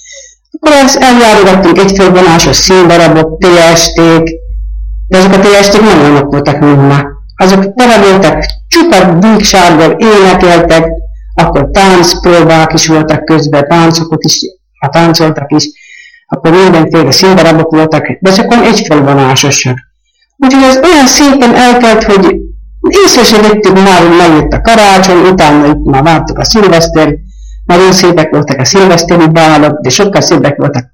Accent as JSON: {"language": "Hungarian", "town": "Nyíregyháza", "region": "Szabolcs-Szatmár-Bereg", "country": "Hungary", "tie": "born there", "said": "Nyíregyházán születtem 1916. december 16"}